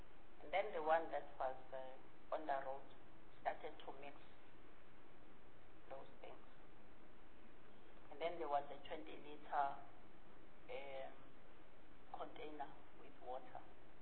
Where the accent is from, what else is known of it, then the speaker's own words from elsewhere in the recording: Harding, KwaZulu-Natal, South Africa; I'm from Harding. In December, I went home. And as we were driving between the Mount and Harding